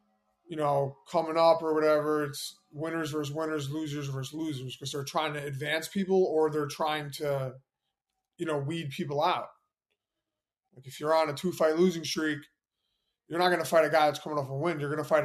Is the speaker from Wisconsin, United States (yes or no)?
no; New York City, New York, United States; I just won my first round knockout over an Olympian in Madison Square Garden, in my hometown, in front of all my friends and family